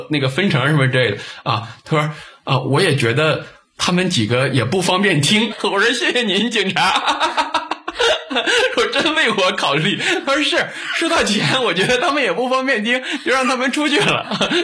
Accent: Northeast China, China; 因为有我们东北人这个敞亮的这个习惯啊

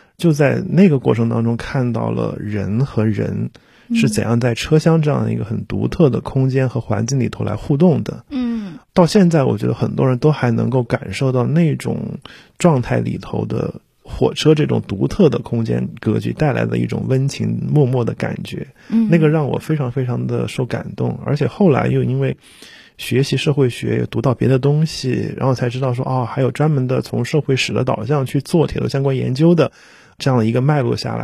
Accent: Luzhou, Sichuan, China; 四川泸州。然后一直到2021年才正儿八经的通了高铁。

